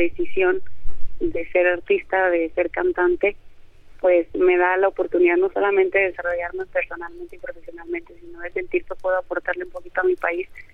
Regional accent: Durango, Mexico; de Durango, Durango.

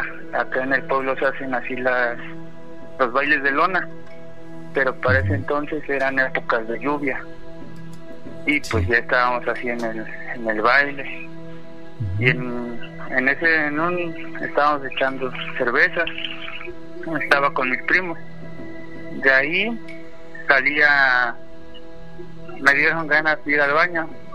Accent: Jocotitlán, State of Mexico, Mexico; Yo soy de Jocotitlán, Estado de México.

